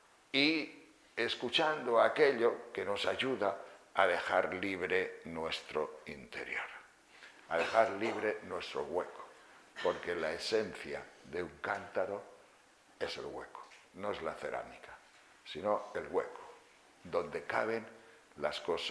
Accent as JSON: {"language": "Spanish", "region": "Castile and León", "country": "Spain", "tie": "born or raised there", "said": "En León hay un pueblo que se llama Caín. Y los de ese pueblo se llaman cainitas. Y mi pueblo está cerca de ese pueblo."}